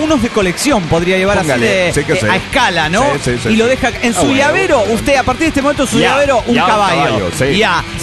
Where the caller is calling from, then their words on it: Mexico City, Mexico; saludándolos desde el inundado DF mexicano.